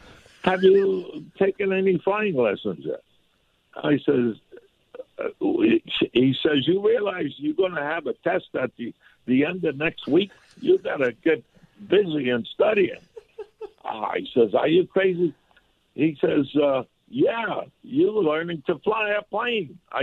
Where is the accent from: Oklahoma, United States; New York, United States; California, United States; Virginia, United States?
New York, United States; accent: New York; now in South Florida, United States; I know that your audience hears my accent. I left New York, but New York never left me. So you have to forgive that. But I'm here in South Florida 50 years.